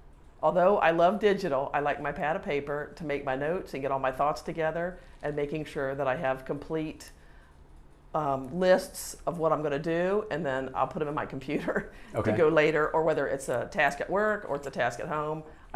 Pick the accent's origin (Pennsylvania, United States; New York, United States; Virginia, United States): Virginia, United States; Virginia Beach; Well, I grew up in Virginia Beach, had a fairly uneventful childhood